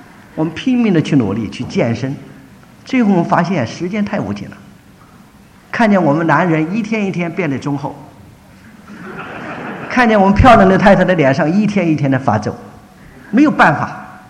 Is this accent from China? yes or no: yes; China; 我们常常讲，我们中国人活在世上为了什么？